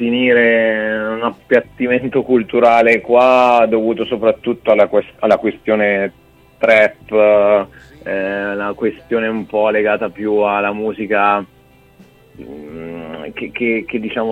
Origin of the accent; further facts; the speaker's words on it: Perugia, Umbria, Italy; born there; io e Diego siamo proprio nati qui a Perugia